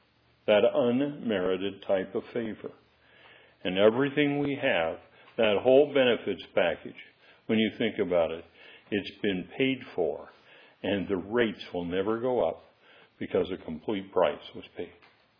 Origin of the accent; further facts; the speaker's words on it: California, United States; I'm still a California guy at heart, but I'm from Eastern California. I'm not from Western California. Eastern California is on the backside of the Sierras.